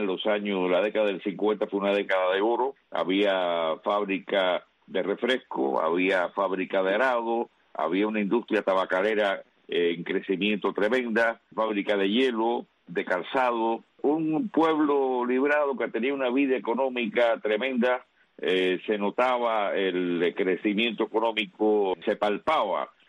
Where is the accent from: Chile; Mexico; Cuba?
Cuba; Remedios, Villa Clara; born there; yo nací en Remedio, pero para mí Camas Juaní es muy importante en mi vida.